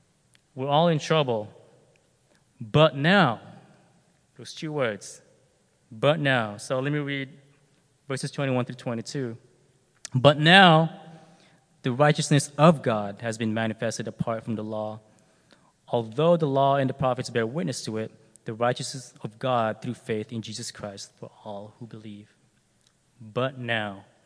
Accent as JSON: {"language": "English", "country": "Philippines", "said": "I'm Filipino"}